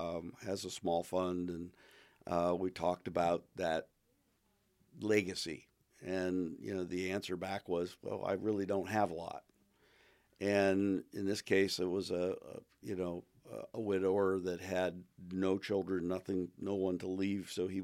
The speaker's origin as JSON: {"language": "English", "region": "Pennsylvania", "country": "United States", "said": "I came from Pennsylvania, and Dale Carnegie was one of the you know, the steel guys."}